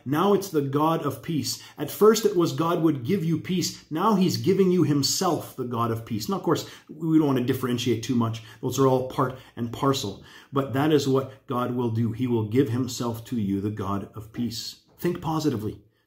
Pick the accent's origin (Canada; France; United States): Canada; When I was a kid growing up in Canada